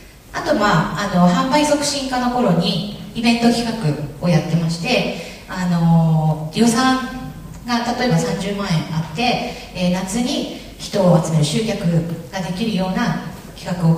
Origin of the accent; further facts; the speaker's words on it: Aomori, Japan; 生まれも育ちも青森市で、一回も県外に出たことがないのが、果たして自慢なのかどうかあれですけど、はい、出たことがありません。